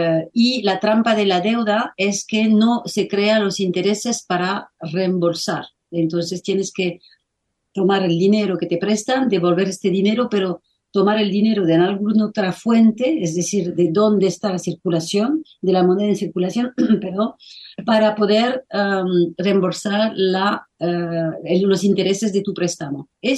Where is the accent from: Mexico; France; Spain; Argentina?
France; Spanish is a second language; si yo, por ejemplo, que soy francesa, voy a Francia